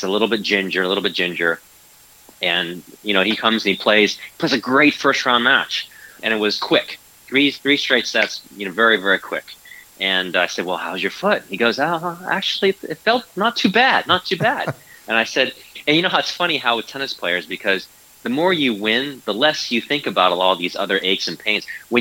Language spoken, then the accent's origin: English; Hoboken, New Jersey, United States; born there; You know, I was born in Hoboken, New Jersey. So even though I didn't spend a whole lot of time there